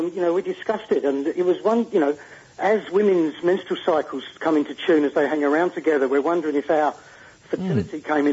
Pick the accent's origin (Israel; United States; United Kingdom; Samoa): United Kingdom; England; as a child growing up in England